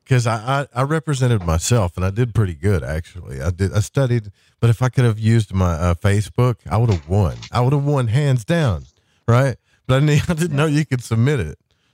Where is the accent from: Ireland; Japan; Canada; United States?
United States; Southern United States; But here's the thing. I'm from the South, so a Freemasonry in the South, we don't recruit people, really.